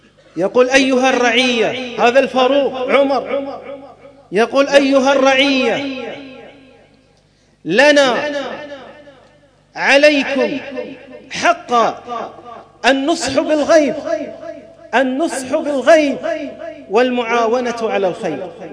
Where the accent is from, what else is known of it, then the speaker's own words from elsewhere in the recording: Bahrain; فاللهم إنا نستودعك بلادنا البحرين